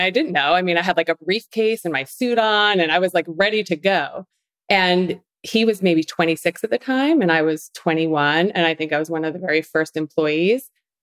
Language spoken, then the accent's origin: English; Long Island, New York, United States; was a little girl growing up in Long Island, New York, kind of lost the accent a little bit